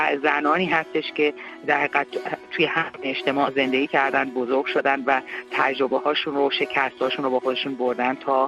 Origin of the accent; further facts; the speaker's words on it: Iran; moved away; من نزدیک به بیش از 3 دهه هست که الان در خارج از ایرانم